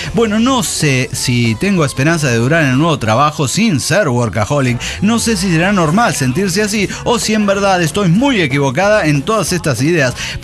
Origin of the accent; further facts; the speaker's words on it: Costa Rica; Bueno, en mi país, que como la mayoría sabe, es Costa Rica.